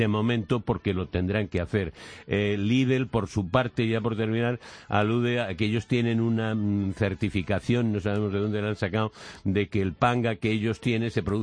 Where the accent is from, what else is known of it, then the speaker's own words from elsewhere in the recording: Madrid, Community of Madrid, Spain; yo como madrileño